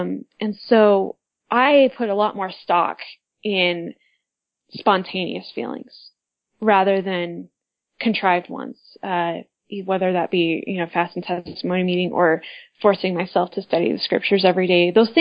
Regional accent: Genola, Utah, United States; I grew up in Genola, and we have a woman that lives out there who is really obsessed with the Martin and Willie Handcart companies.

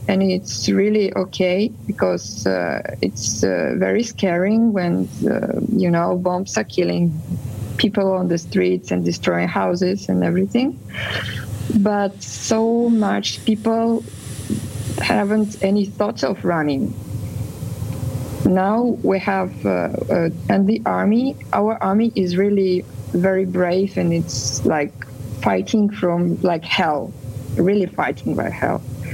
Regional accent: Russia; English is a second language; moved away; And actually, I lived there. I was born there in Russia.

